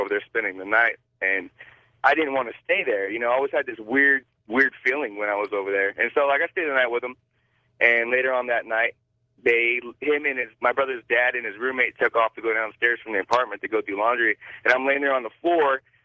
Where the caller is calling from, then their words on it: Modesto, California, United States; Yeah, I'm calling from Modesto, California.